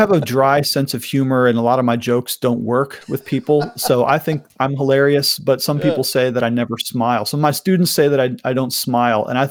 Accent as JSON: {"language": "English", "town": "Cuyahoga Falls", "region": "Ohio", "country": "United States", "tie": "born or raised there", "also_born_or_lived": "Akron", "said": "I was born in Akron, Ohio, and I grew up in Cuyahoga Falls, Ohio. For me, the best city in the world. Cuyahoga Falls is still my hometown."}